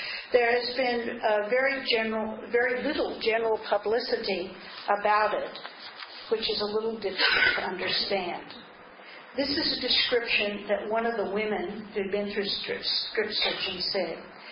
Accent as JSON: {"language": "English", "country": "United States", "said": "As you probably can tell by my accent, I come from the United States originally."}